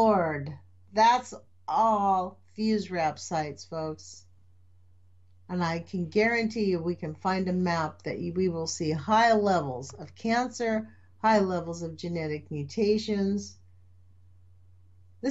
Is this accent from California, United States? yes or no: yes; California, United States; I grew up in California.